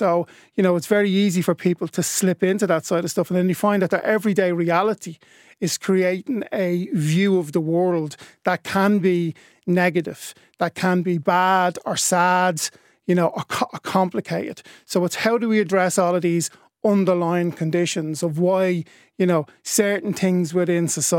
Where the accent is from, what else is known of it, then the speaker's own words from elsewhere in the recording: Ireland; And I used to think, hang on, I'm Irish.